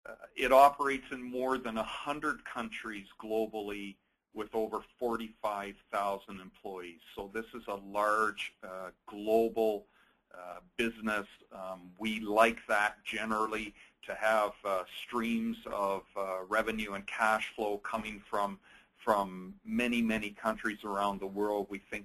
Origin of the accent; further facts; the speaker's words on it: Canada; So I'm from Canada.